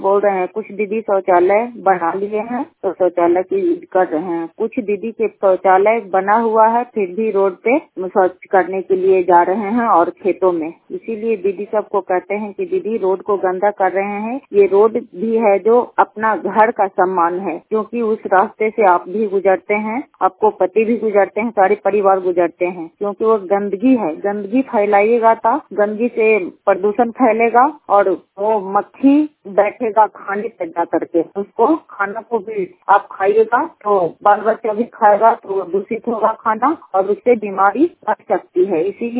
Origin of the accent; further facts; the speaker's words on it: Hariyatpur, Bihar, India; गांव हरियातपुर, थाना नगर नौसा, पंचायत गुरारपुर, जिला नालंदा का निवासी हूँ।